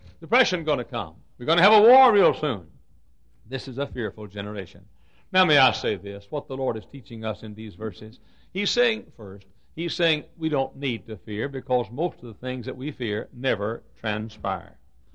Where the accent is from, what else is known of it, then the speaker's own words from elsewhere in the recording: Texas, United States; I grew up in Texas being afraid I was going to be killed by a tornado.